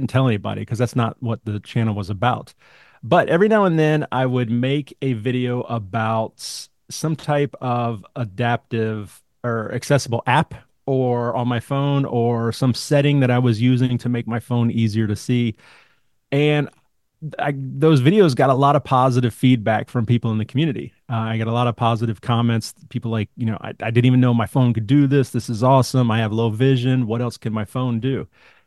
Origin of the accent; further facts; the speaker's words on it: Raleigh, North Carolina, United States; also born or lived in East Coast; I'm originally from North Carolina, grew up all up and down the East Coast, and went through public schools up until high school.